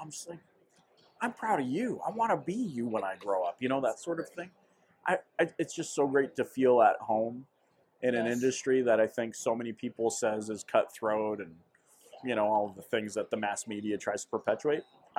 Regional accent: British Columbia, Canada; I grew up in British Columbia, Canada.

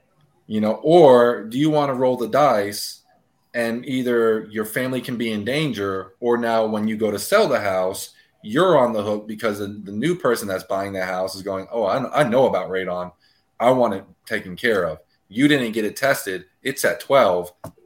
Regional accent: Tarpon Springs, Florida, United States; I'm from Tarpon Springs area, so

